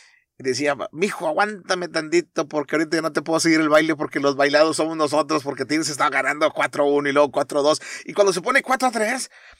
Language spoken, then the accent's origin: Spanish; Monterrey, Nuevo León, Mexico; born there; El recuerdo que tengo del clásico regiomontano, yo sí soy regio de nacimiento.